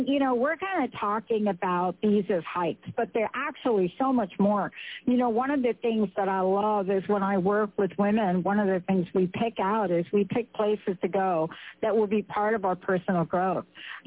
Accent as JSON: {"language": "English", "region": "Northeast", "country": "United States", "tie": "born or raised there", "said": "I love adventure. I grew up in the Northeast"}